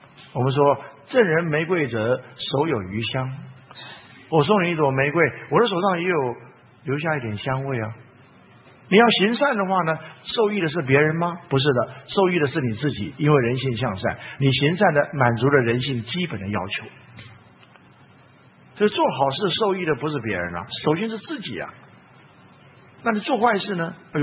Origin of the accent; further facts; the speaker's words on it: China; 我们中国人有一个传统叫做祖先崇拜，过年过节都要在家里祭祖。